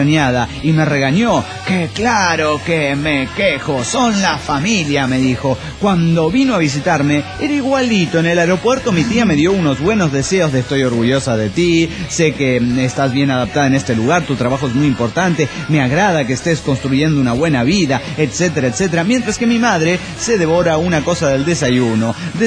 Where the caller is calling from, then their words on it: Washington, United States; de Washington.